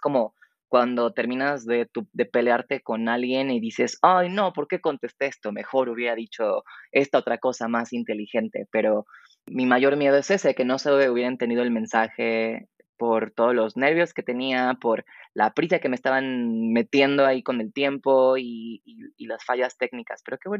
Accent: Mexico; amo México y soy re mexicana y jamás me voy a cansar de expresar el orgullo que siento por México

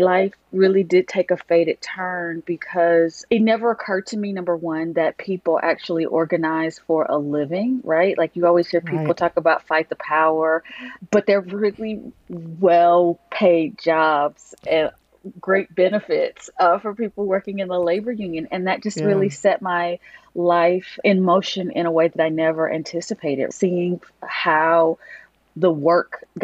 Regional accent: Atlanta, Georgia, United States; Well, I'm from Atlanta

